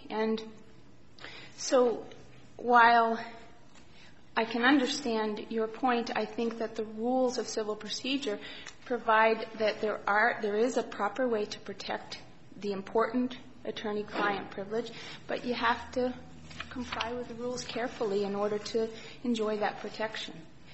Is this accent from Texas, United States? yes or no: no; Bozeman, Montana, United States; I'm from Bozeman, Montana